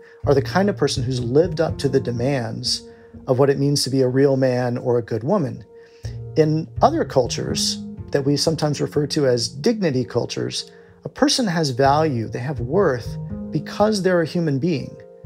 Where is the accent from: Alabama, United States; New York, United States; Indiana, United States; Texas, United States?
Alabama, United States; It's where I grew up in Alabama. You learn to say yes, ma'am, and no, sir, and please, and thank you, and pardon me.